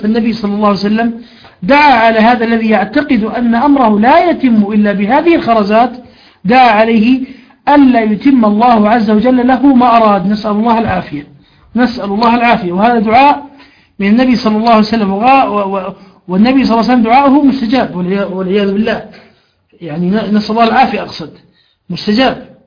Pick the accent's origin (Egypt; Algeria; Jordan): Jordan; وأنا صغير سبحان الله رأيتها في إحدى القرى عندنا في الأردن في قرى عجلون